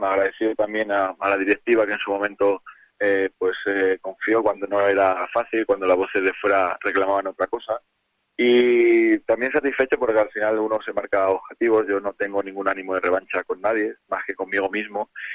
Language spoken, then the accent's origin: Spanish; Salamanca, Castile and León, Spain; más para los que somos salmantinos